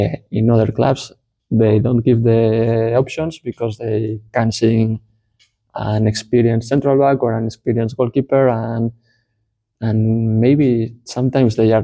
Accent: Bilbao, Basque Country, Spain; English is a second language; I'm from Bilbao. I'm 36 years old.

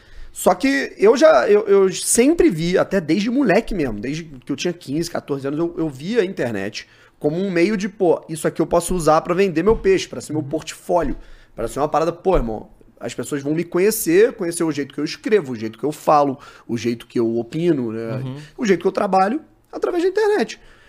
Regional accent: Teresópolis, Rio de Janeiro, Brazil; Porra, eu vim de Teresópolis, né? Teresópolis não tem, você não tem recurso pra, pô, trabalhar numa coisa ou outra ali pra...

